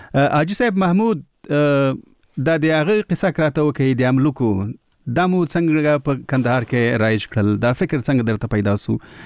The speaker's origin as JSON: {"language": "Pashto", "region": "Kabul", "country": "Afghanistan"}